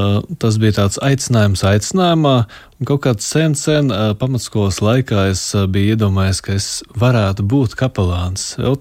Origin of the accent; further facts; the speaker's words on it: Jūrmala, Latvia; Es pats no Jūrmalas esmu